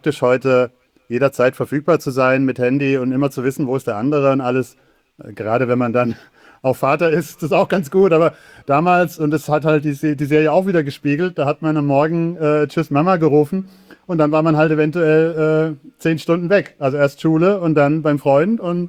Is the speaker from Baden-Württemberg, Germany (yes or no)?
yes; Baden-Württemberg, Germany; Aber ich bin auf dem Dorf in Baden-Württemberg aufgewachsen.